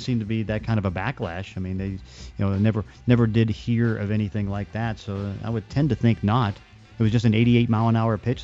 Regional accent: Braddock, Pennsylvania, United States; also born or lived in Forest Hills; I grew up in Braddock and Forest Hills, you know, kind of in suburbs and tough areas and all that stuff.

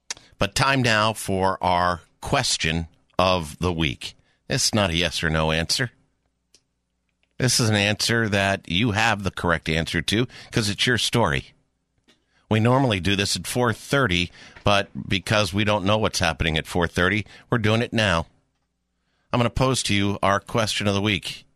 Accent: Canton, Connecticut, United States; I was born or raised my hometown, Canton, Connecticut, known for great trout fishing.

